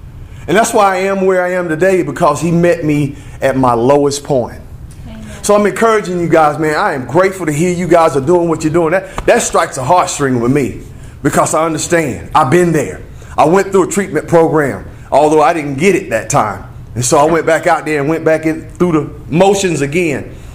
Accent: Seneca, South Carolina, United States; We graduated high school together. We're from Seneca, South Carolina.

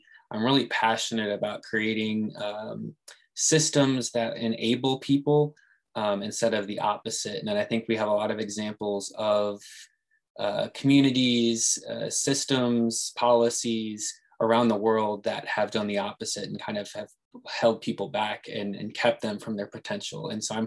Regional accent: Wisconsin, United States; I grew up in the Door Peninsula in Wisconsin.

